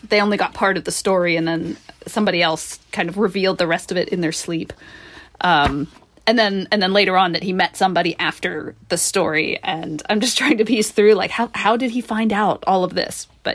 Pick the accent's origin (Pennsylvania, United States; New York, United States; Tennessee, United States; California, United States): Pennsylvania, United States; Pittsburgh; I'm in Pittsburgh now, and I grew up in Pittsburgh